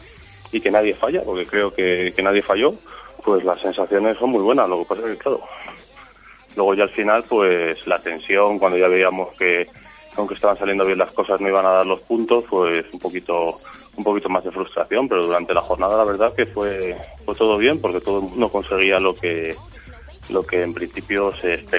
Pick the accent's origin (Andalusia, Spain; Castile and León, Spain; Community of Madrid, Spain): Castile and León, Spain; Salamanca; Prácticamente una gran cantidad de los atletas somos de Salamanca o gente de cerca o que está estudiando en la ciudad.